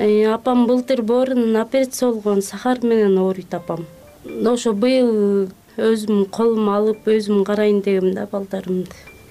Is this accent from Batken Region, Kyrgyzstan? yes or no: no; Terek-Suu, Jalal-Abad Region, Kyrgyzstan; born there; now in Bishkek, Kyrgyzstan; Токтоол районунун Терек суу айылында туулгам. 35 жаштамын. 4 балам бар. Балдарым өзүмдүн колумда. Ажырашкам. Бишкек шаарында Төкөлдөштө квартирада турам.